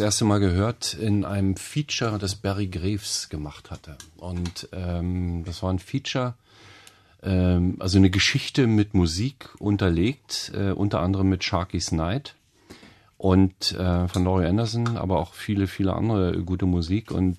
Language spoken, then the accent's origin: German; Nauendorf, Germany; das war die LPG in meinem Heimatdorf in Nauendorf